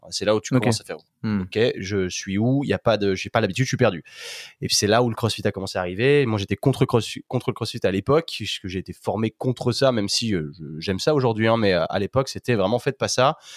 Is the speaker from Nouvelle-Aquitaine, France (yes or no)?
no; Auvergne-Rhône-Alpes, France; moved away as an adult; now in New York, United States; j'ai 30 ans. Je viens de la Savoie, donc c'est pas très grand au départ.